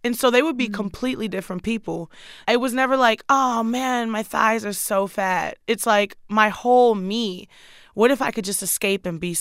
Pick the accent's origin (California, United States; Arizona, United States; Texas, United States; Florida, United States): Texas, United States; Houston; It was almost something that I had to learn how to do growing up in Houston.